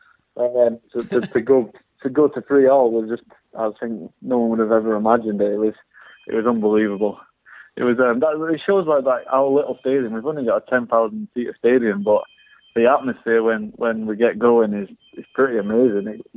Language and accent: English; United Kingdom; being British